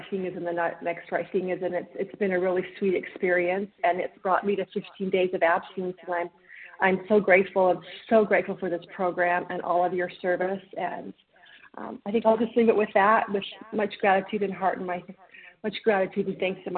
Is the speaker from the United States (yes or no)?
yes; Idaho, United States; and I'm from Idaho, but living in Arizona for the winter.